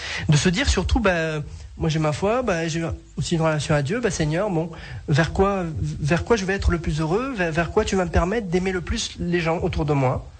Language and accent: French; Auvergne-Rhône-Alpes, France; Ça doit s'entendre, je suis du sud.